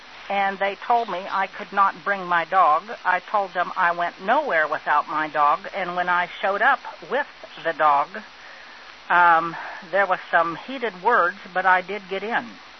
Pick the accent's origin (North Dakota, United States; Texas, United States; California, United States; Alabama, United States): Texas, United States; Dallas; And I'm from Dallas.